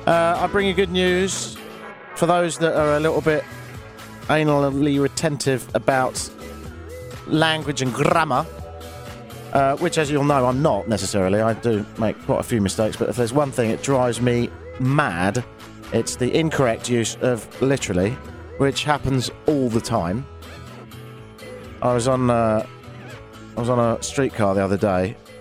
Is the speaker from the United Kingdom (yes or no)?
yes; United Kingdom; I'm British.